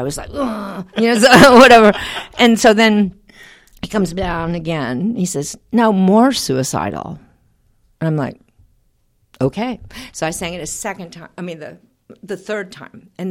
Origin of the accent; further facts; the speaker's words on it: Texas, United States; And remember, I'm from Texas, because you have to keep that in mind, yes, because it has a lot to do with my brashness